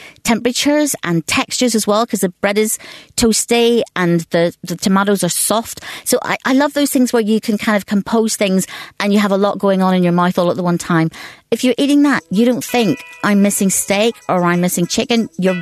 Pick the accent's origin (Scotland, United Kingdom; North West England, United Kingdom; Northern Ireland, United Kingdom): Northern Ireland, United Kingdom; moved away as an adult; now in London, United Kingdom